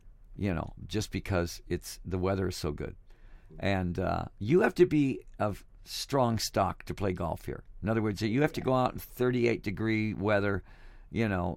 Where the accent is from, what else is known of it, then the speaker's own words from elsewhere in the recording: Detroit, Michigan, United States; I mean, it's like Detroit, my hometown.